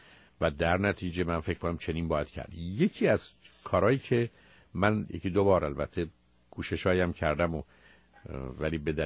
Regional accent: Iran; now in United States; ما به عنوان یه ایرانی

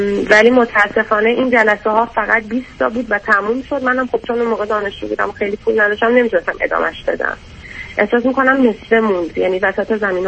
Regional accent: Iran; من از ایرانم و دینمون تفاوت داره

